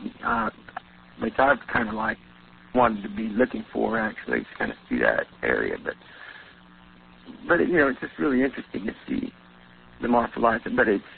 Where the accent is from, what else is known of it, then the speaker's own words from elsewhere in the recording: San Antonio, Texas, United States; I'm from San Antonio.